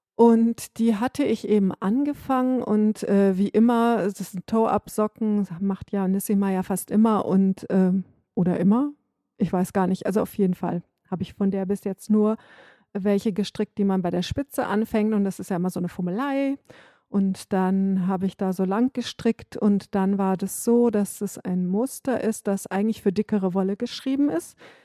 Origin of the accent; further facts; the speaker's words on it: North Rhine-Westphalia, Germany; now in Bavaria, Germany; ich bin aufgewachsen in Ostwestfalen. Und ich sehe jetzt nicht komplett anders aus als die Leute in Ostwestfalen